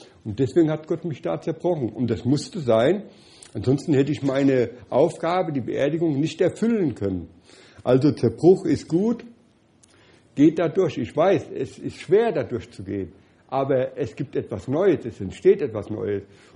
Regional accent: Germany; Ich als Deutscher, ich will um 6 Uhr essen.

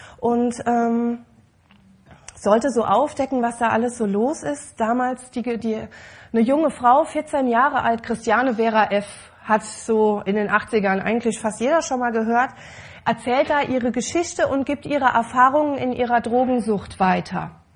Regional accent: Dernbach, Rhineland-Palatinate, Germany; Ich habe übrigens heute Besuch von jemandem aus Dernbach, aus dem Ort, wo ich herkomme.

